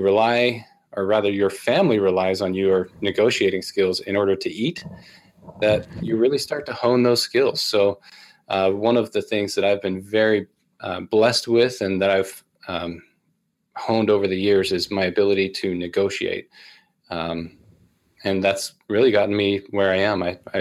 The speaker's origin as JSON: {"language": "English", "region": "Arizona", "country": "United States", "tie": "born or raised there", "also_born_or_lived": "Ukraine / Utah / Southern California", "said": "I'm a transplant. I grew up in Arizona and lived for a couple of years in Ukraine, of all places."}